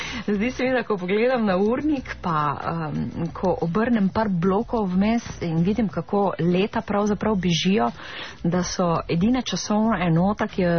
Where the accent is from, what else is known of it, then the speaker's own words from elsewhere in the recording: Ptuj, Drava, Slovenia; Mogoče sem to tisto kot prava Ptujčanka dobila od perutnine.